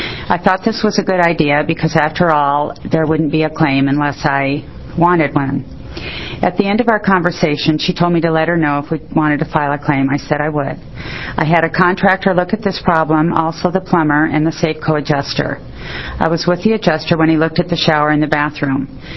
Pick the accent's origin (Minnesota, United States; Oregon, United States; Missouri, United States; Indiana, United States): Oregon, United States; Eugene; I'm from Eugene.